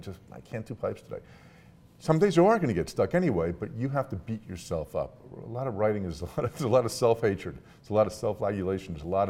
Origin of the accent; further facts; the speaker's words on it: Newark, New Jersey, United States; I'm from New Jersey.